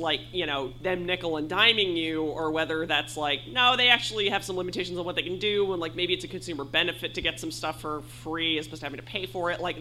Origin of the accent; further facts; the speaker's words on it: New Jersey, United States; I've never lived in Texas, so I have no idea. I have an image I get from the news. I'm from New Jersey.